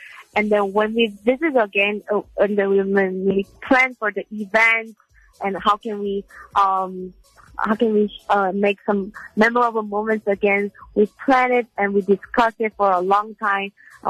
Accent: South Korea; English is a second language; So for me, I born and raised in South Korea.

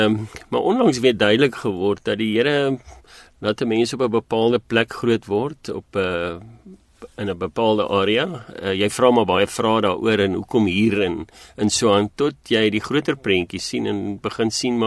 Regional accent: Germiston, Gauteng, South Africa; Ja, so ek het in Primrose Jermiston groot geword aan die Oosrand.

